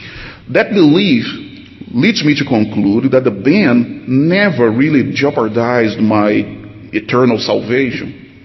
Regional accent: Brazil; now in United States; And notice, I'm from Brazil. I'm talking about my experiences in Brazil also, not just in the United States in the last 16 years.

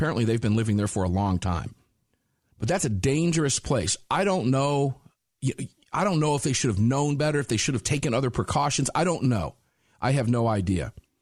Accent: United States; As an American, I couldn't go across the border anymore.

